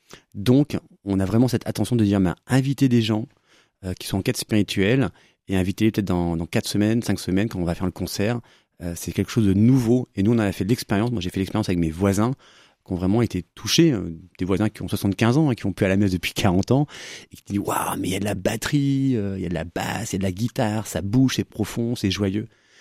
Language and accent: French; Brittany, France; parce que on est breton, donc on est un peu têtu.